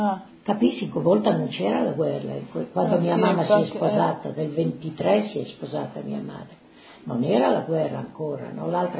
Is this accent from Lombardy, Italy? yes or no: no; Casasola, Friuli-Venezia Giulia, Italy; born there; io sono nata a Casasola, comune di Maiano, il 30 del 3 del 1931, sì che sono vecchiotta.